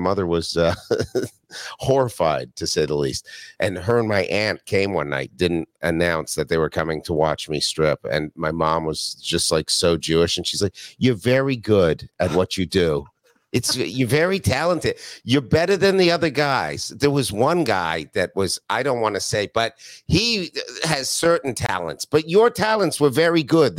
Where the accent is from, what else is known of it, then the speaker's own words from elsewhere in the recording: Canada; now in United States; And when I'm an immigrant, I moved here from Canada.